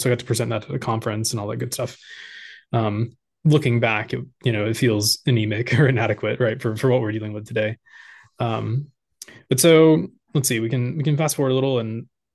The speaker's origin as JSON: {"language": "English", "town": "Charlotte", "region": "North Carolina", "country": "United States", "tie": "born or raised there", "said": "but I was raised here in Charlotte. I live in Charlotte, so North Carolina. I'm North Carolinian, and lived here my whole life."}